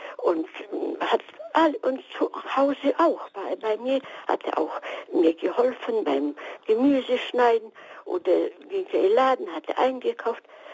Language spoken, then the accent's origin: German; Silesian Voivodeship, Poland; Ich komme aus Schlesien.